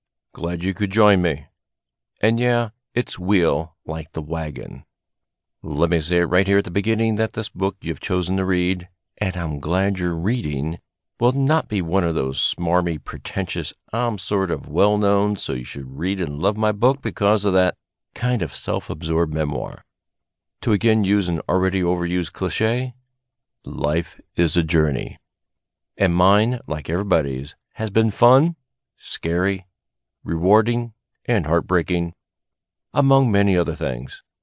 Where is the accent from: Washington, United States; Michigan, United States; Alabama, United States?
Washington, United States; Yakima; I was born in 1970 in Yakima, Washington, a town a couple of hours southeast of Seattle.